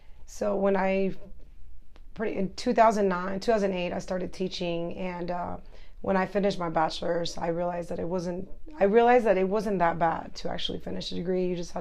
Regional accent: Houston, Texas, United States; I grew up in the Houston area, and I remember my first 2 years of high school.

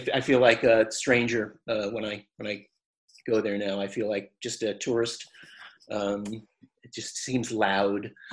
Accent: New York, United States; Well, I'm from New York, but I never had a New York, even though my mother has a typical New York, accent.

